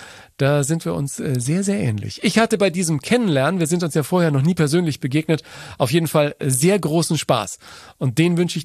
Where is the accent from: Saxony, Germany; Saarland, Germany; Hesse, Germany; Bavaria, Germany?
Bavaria, Germany; Nuremberg; Und ich bin ja ein Franke, ich komme aus Nürnberg